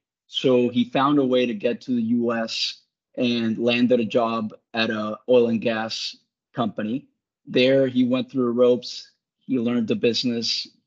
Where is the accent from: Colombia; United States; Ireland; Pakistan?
Colombia; So I grew up in Colombia, and I come from a family of coal miners